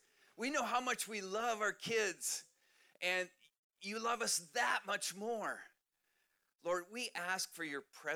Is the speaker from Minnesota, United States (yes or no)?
yes; Minnesota, United States; moved away as an adult; also born or lived in San Diego; now in Montana, United States; I just want to share just quickly a little bit about how I got to Montana. I grew up in Minnesota. Go Vikings.